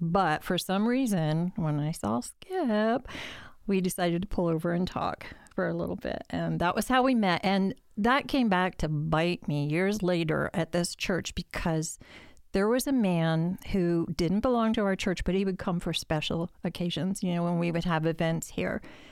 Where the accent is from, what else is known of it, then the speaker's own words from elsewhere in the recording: Lancaster, United States; Well, I grew up in Lancaster